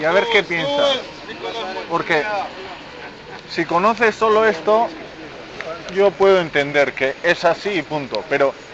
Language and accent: Spanish; Basque Country, Spain; first language Basque; Yo hablo euskera, es mi lengua